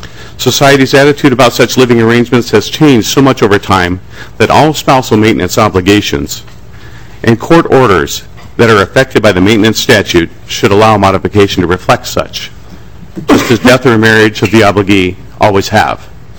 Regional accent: Marshall, Minnesota, United States; from Marshall, Minnesota.

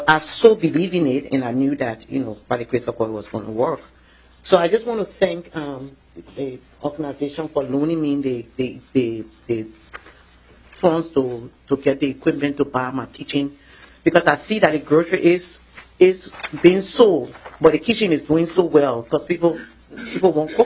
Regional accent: Liberia; now in Ramsey, United States; I'm an immigrant from Liberia

